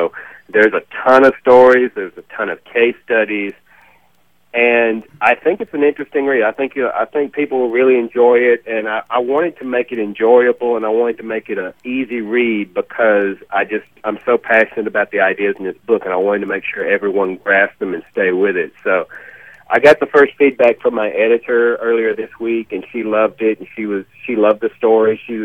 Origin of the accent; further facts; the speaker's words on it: Alabama, United States; I'm from Alabama, actually.